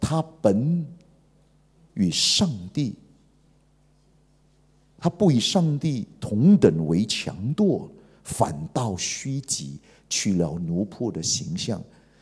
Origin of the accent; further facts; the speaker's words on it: China; 我们中国人